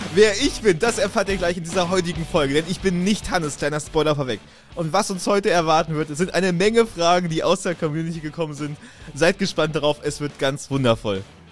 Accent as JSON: {"language": "German", "town": "Hanover", "region": "Lower Saxony", "country": "Germany", "said": "Ich komme aus Hannover. Ich bin 24 Jahre alt"}